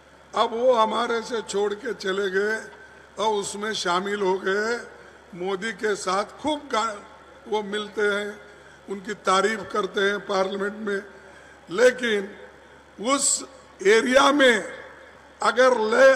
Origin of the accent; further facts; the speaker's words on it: Karnataka, India; accent: southern Hindi; Hindi is a second language; मैं कर्नाटक से आता हूं, अक्सर हमारे पास हिंदी कम बोली जाती है और कम समझते हैं, उस इलाके से मैं आ रहा हूं और मैं आपको अपने ही दक्षिणी हिंदी में बात करूंगा